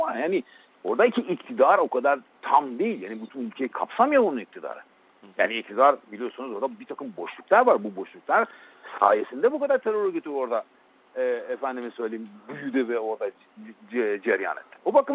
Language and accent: Turkish; Iran; Türkiye bu seçim yatırımına bakıyorsa bunun için ben bir İranlı olarak burada